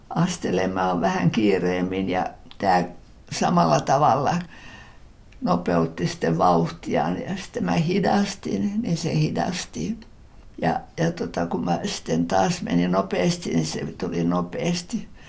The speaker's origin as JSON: {"language": "Finnish", "town": "Helsinki", "region": "Uusimaa", "country": "Finland", "tie": "born or raised there", "said": "mäkin olen syntynyt Helsingissä ja syntyperäinen helsinkiläinen, niin kyllähän mä kotiin osasin. Mä asuttiin Eerikin kadulla silloin."}